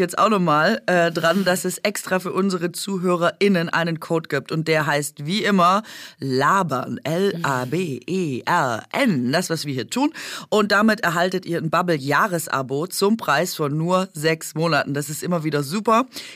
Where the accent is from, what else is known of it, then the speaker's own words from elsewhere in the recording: Baden-Württemberg, Germany; zum einen erinnert es mich sehr an Schwaben und an meine Heimat